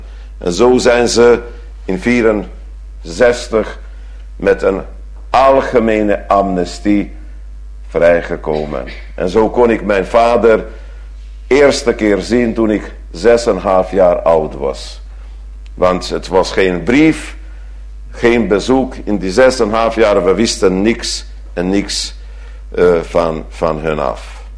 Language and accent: Dutch; Transylvania, Romania; first language Hungarian; Dutch is a second language; Ik ben uit Roemenië. Dus als volk, ik spreek wel Roemeens, als jullie spreken ook Engels of anders. Het is niet mijn moedertaal, het is niet mijn volk. We zijn net zo Hongaren als die mensen in Hongarije.